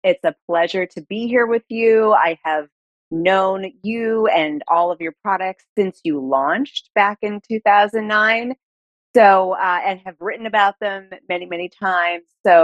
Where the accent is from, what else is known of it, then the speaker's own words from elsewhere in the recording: Salamanca, New York, United States; I grew up in Western New York, south of Buffalo, in a small town called Salamanca, which is actually on a Native American reservation.